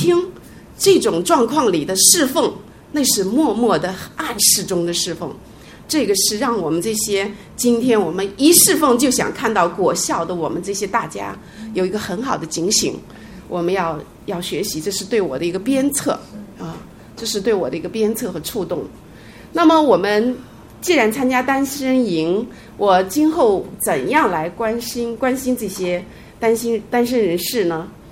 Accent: Beijing, China; 我是北京的

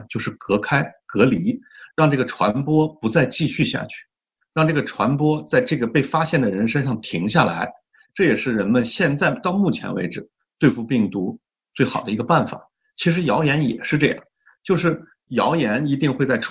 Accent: Shaanxi, China; 我是陕西人。

